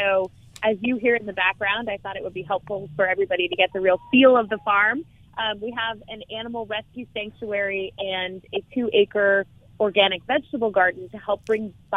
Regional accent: Napa, California, United States; And so when we were growing up in Napa, my father named vineyards by geographic references.

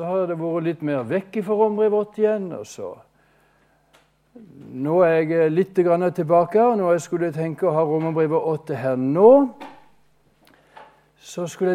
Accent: Konsmo, Agder, Norway; jeg er sørlending, født i Indre Agder, inne i de store skoger. Ja da, 7 mil fra Kristiansand, Konsmo. Rik misjonsbygd har det vært.

